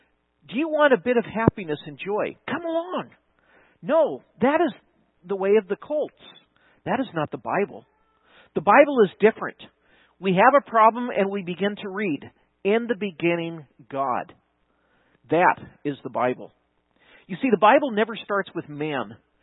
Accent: California, United States; I grew up in California in the 60s and the 70s.

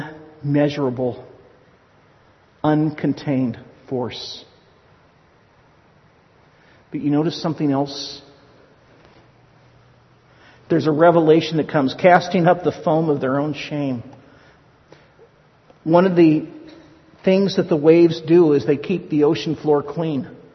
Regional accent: Santa Rosa, California, United States; Where I grew up in Santa Rosa, the closest base or closest waterways to us for the ocean would have been Bodega Bay.

